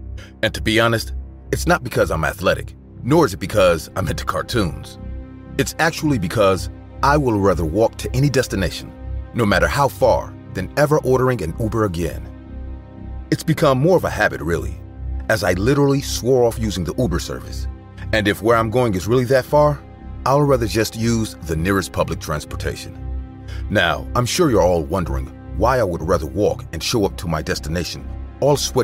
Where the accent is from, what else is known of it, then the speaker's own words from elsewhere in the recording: Benin City, Edo, Nigeria; I am African. I lived in Africa, Nigeria, for most of my life, and I was born in Benin City.